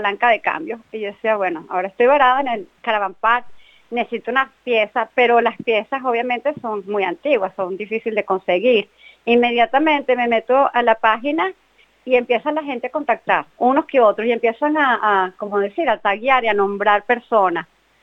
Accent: Venezuela; now in Australia; yo soy de Venezuela, mucho tiempo yendo por Estados Unidos, mi familia está allá

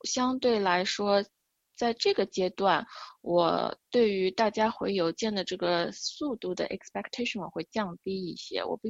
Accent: China; 我们中国人

